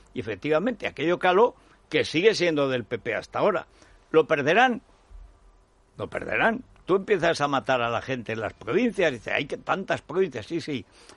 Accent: Castile and León, Spain; Aquí, además, al lado de Palencia, de mi pueblo

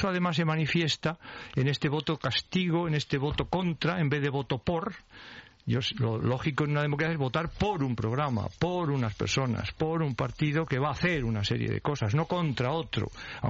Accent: Spain; aquí somos primero españoles y después vivimos en unas regiones o hemos nacido en unos municipios.

